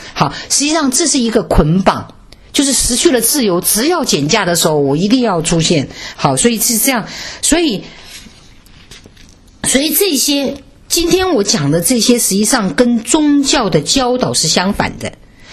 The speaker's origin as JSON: {"language": "Chinese", "country": "China", "said": "特别是在我们中国人，当中，我们常常就会"}